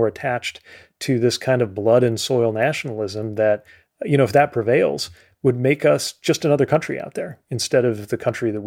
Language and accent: English; Indiana, United States; the arrival of trade and automation that really created a lot of wreckage where I was growing up in Indiana in the 1990s and early 2000s.